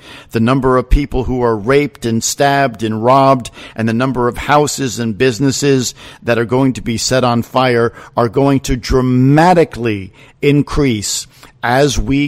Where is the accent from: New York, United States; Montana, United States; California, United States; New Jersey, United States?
New Jersey, United States; now this is where I used to live in New Jersey. I am from North Jersey almost my entire life, all right? So I'm very familiar with this area.